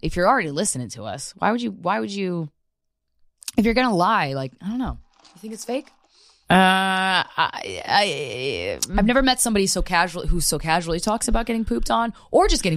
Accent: Philippines

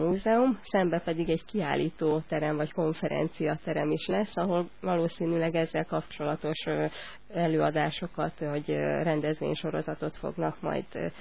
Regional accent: Hungary; mert ők teljesen biztosak abban, hogy nem csak, hogy mi magyarok származunk a hunoktól

